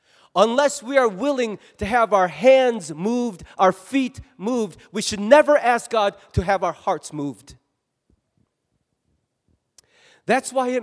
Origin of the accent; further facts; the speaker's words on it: United States; because I'm an American pastor, and I come from a church with a very healthy sense of stewardship.